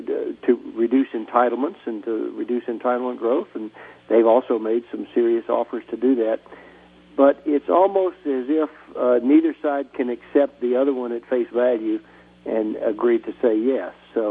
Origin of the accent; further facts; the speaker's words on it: Texas, United States; I'm Republican from Texas